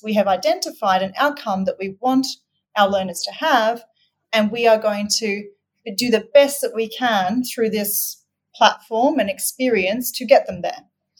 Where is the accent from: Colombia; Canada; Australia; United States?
Australia; obviously people can probably hear I'm not from the States. I'm Australian